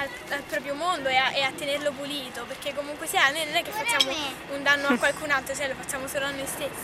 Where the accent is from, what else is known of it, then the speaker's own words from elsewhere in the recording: Rome, Lazio, Italy; E noi due siamo di Roma.